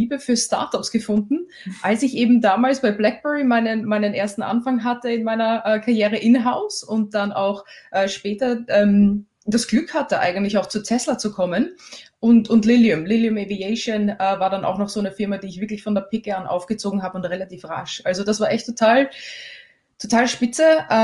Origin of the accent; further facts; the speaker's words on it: Vienna, Austria; now in United Kingdom; Also ich bin gebürtige Österreicherin. Ich komme aus Wien und lebe aber in England schon seit vielen, vielen Jahren.